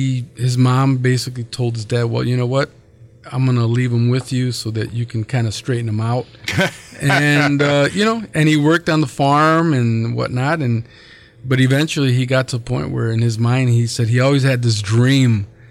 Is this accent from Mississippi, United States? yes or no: no; East Chicago, Indiana, United States; And so I grew up in East Chicago, Indiana. My parents are from Mexico, the state of Jalisco.